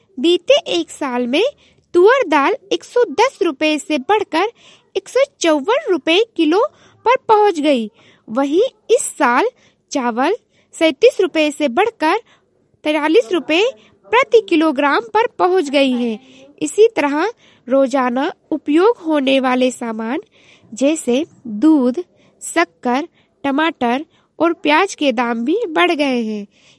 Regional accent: Uttar Pradesh, India; और मैं गोंडा जिले से हूँ।

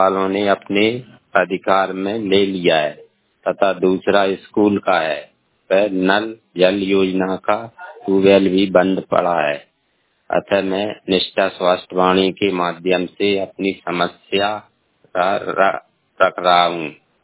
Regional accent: Chhipon, Madhya Pradesh, India; मैं ग्राम पंचायत छिपोन जिला गुना का रहने वाला हूं।

